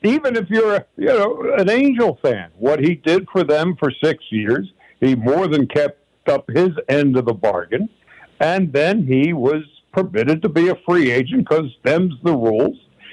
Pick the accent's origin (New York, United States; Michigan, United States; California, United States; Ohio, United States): New York, United States; growing up in New York as a Brooklyn Dodger fan, I wanted to announce for the Brooklyn Dodgers, then they moved.